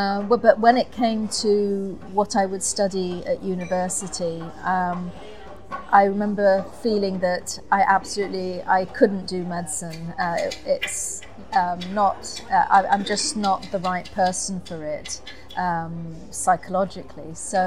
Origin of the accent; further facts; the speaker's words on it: Kuwait; also born or lived in England; I'm half English, half Egyptian, born in England, but grew up in Kuwait. So my education was very much within an Arab context